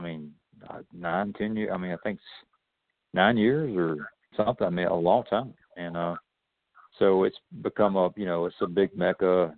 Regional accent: Atlanta, Georgia, United States; Yeah, and it so happens I'm from Atlanta. This is my hometown.

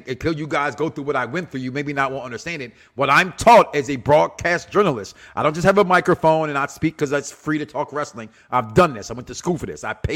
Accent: Pascagoula, Mississippi, United States; I'm often from Pascagoula, Mississippi.

